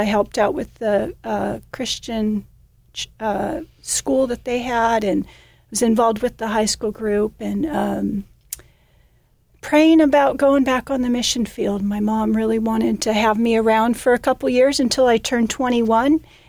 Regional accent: Vista, California, United States; So Lauren is from Hemet, California, mm-hmm. 45 minutes away from where I grew up in Vista.

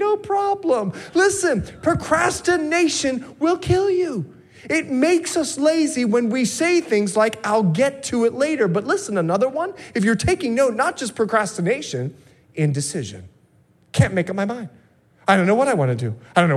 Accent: Bahamas; Now, I'm a Bahamian. I'm from the Bahamas.

